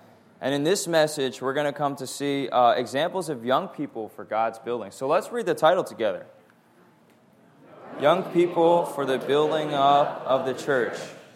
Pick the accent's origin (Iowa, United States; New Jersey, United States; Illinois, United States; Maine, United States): New Jersey, United States; It's a two-year Bible school, and I grew up in New Jersey.